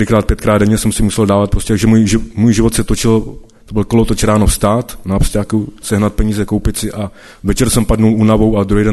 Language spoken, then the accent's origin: Czech; Karlovy Vary, Karlovy Vary Region, Czechia; je mi 33 let a pocházím z Karlových Varů, takže to je úplně jiný konec republiky, než jste tady vy.